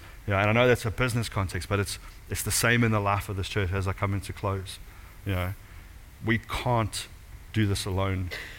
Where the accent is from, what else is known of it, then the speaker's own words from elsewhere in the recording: South Africa; now in United Kingdom; I keep saying to people as a South African, we're at the bottom of the world.